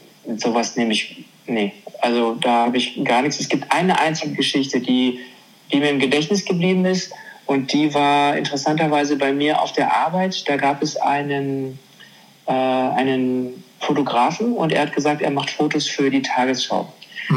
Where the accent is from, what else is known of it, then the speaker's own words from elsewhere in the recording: Germany; Sondern ich bin schon sehr deutsch. Ich bin Deutscher einfach.